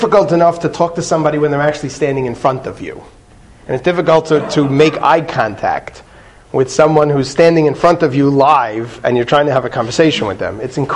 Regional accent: Fair Lawn, New Jersey, United States; I was quite a younger man in 1976, a Fairlawn boy growing up in New Jersey

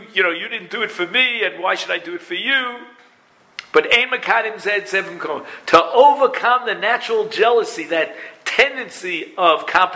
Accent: Brooklyn, New York, United States; I come from Brooklyn, New York. Anyone else here?

